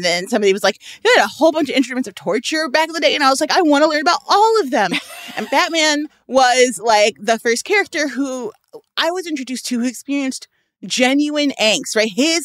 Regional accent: Chicago, Illinois, United States; I'm from Chicago, one of the most politically corrupt places in the world.

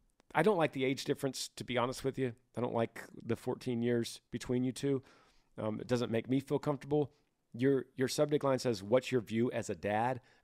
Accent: Utah, United States; I'm from Utah.

